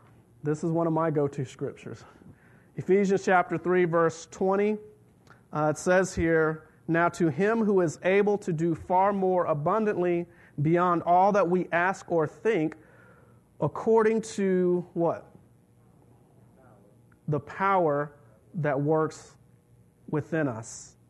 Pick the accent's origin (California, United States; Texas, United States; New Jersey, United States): Texas, United States; San Antonio; We grew up in San Antonio